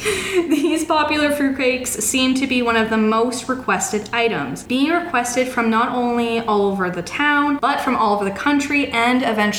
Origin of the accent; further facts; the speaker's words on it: Canada; What I think as a Canadian who is